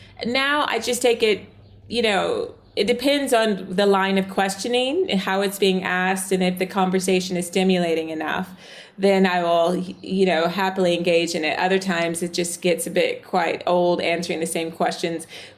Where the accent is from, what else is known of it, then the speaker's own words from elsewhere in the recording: the South, United States; accent: American; So it's really strange to hear my American accent through his eyes. I grew up in the South.